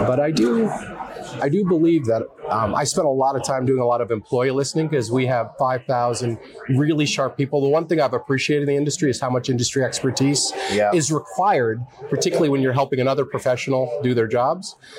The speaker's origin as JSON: {"language": "English", "country": "Canada", "lives_now": "United States", "said": "I'm a Canadian, but I've had the pleasure of working and living and having fun in three continents. And now I'm based in the Orange County area."}